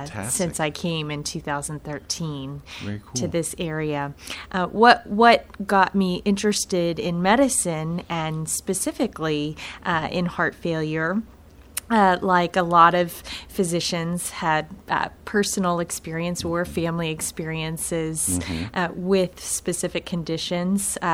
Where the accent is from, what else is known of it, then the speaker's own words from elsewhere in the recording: Virginia, United States; So I am mostly from Virginia growing up.